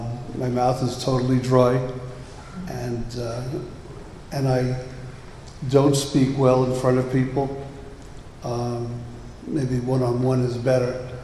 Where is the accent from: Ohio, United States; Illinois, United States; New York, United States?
New York, United States; Manhattan; born there; I was born in Manhattan, of a Jewish family, non-practicing.